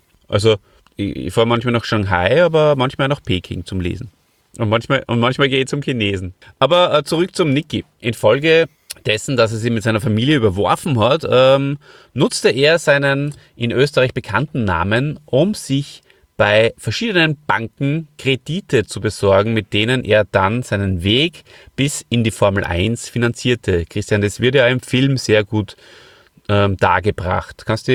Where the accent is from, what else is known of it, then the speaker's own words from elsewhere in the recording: Hof, Bavaria, Germany; Ich komme ja aus Hof, da hat es ja schon geschnieben.